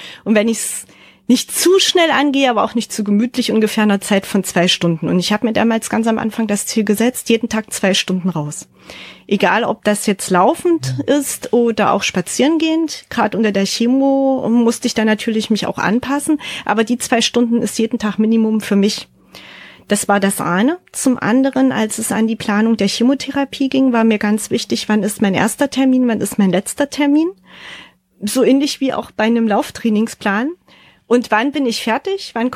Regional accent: Leipzig, Saxony, Germany; Mittlerweile kenne ich meine Heimat Leipzig von einer ganz anderen Seite und auch Ecken, wo ich vorher nie war.

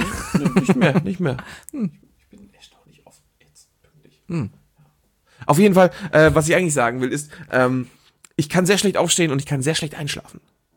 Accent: Germany; born there; Ich bin in Deutschland geboren.

